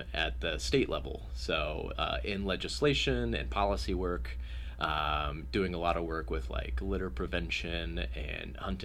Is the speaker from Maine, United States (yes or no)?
no; Mount Gilead, Ohio, United States; So I grew up in Mount Gilead.